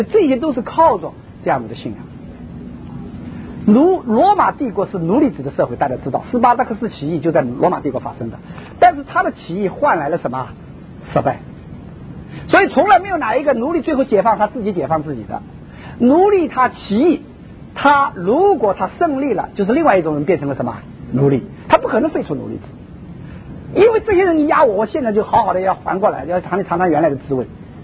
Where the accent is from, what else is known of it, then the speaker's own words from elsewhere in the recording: China; 所以我们从国内来的